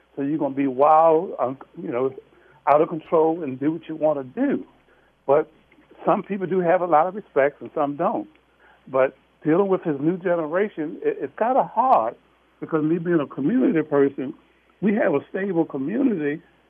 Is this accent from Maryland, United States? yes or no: yes; Turner Station, Maryland, United States; because, again, I was raised up in Turner Station. School teachers, police, everybody lived in our community.